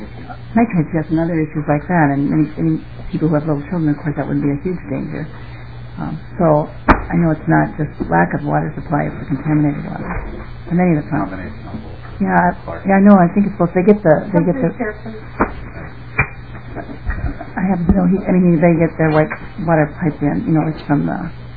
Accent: United States; Actually, I grew up in Rock County, and my dad still lives there.

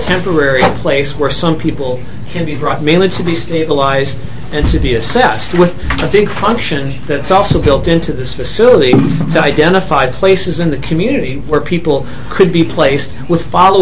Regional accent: Detroit Lakes, Minnesota, United States; the answer in the Twin Cities is going to be different than the answer in Brainerd or my hometown of Detroit Lakes or International Falls or elsewhere

